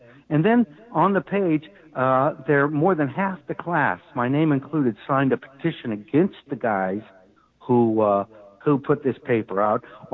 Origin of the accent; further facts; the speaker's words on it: Iowa, United States; now in Los Angeles, United States; And I come from Iowa, you know, so, you know, when we do our Catholic worker thing in Iowa, we eventually run up against industrial agriculture and militarism.